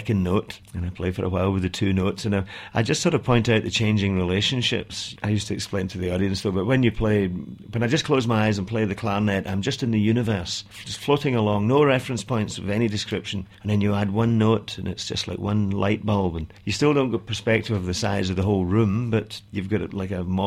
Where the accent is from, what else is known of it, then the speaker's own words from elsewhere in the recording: Scotland, United Kingdom; I'm Scottish, and I live in a strange place called Curl. It's spelled with a K, two R's and two L's